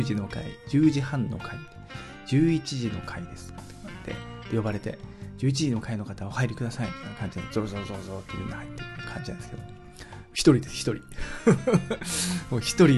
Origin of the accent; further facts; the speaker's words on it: Yokohama, Kanagawa, Japan; 私横浜出身なだけあって、